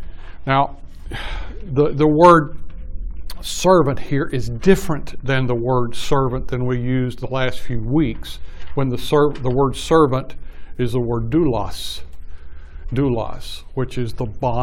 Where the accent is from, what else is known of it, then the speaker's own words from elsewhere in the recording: Dallas, Texas, United States; born there; They're not from they weren't born where I was born in Oak Cliff.